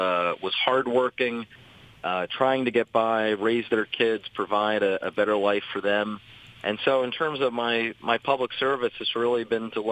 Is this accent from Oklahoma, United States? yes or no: no; Philadelphia, Pennsylvania, United States; As a guy who was born and raised in Philadelphia and who lives there, I grew up in the Olney section of the city